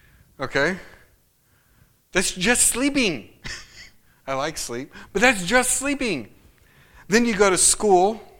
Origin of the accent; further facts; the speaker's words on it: Midwest, United States; I'm from the Midwest. It gets really cold.